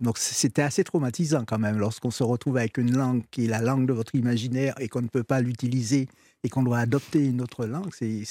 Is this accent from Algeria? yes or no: no; French Antilles, France; Donc je suis des Antilles